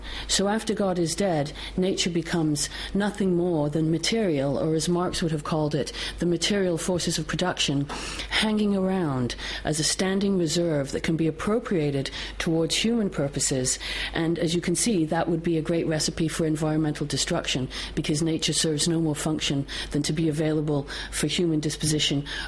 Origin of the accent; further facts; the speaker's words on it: Scotland, United Kingdom; born there; Do I mean we British, because I was born in Scotland?